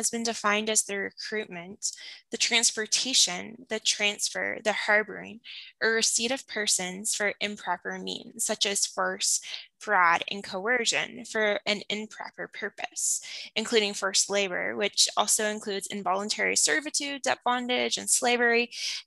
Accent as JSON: {"language": "English", "town": "Toronto", "region": "Ontario", "country": "Canada", "tie": "born there", "said": "I was born in Toronto. I was born in one of the major hospitals in downtown Toronto."}